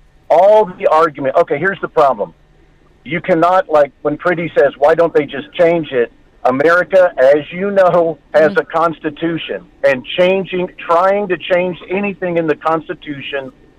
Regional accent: United States; Yeah, I'm American and I own many guns.

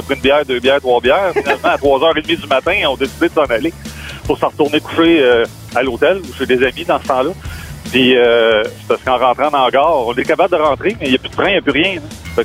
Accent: Quebec, Canada; accent: Quebec French; notre accent québécois.

